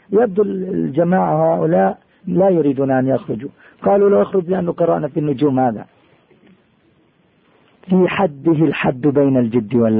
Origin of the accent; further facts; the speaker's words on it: Jordan; احنا عندنا في الأردن منازل